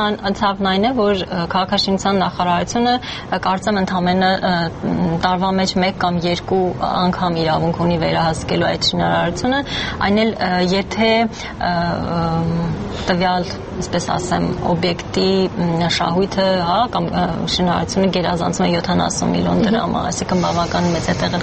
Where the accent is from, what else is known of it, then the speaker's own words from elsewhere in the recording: Yerevan, Armenia; որպես երևանցի դա ինձ իսկապես գեղագիտական հաճույք է պատճառում